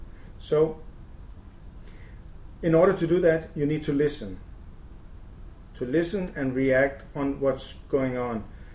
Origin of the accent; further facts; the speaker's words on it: Jelling, Southern Denmark, Denmark; English is a second language; I'm from Denmark. I live in a small town called Jelling near Vejle. Is more or less in the center of Denmark.